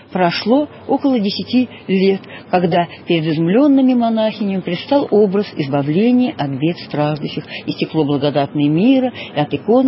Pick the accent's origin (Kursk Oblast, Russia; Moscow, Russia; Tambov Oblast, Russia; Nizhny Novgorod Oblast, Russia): Nizhny Novgorod Oblast, Russia; Arzamas; Да, вот да, я уроженка города Арзамаса. Я родилась в городе Арзамасе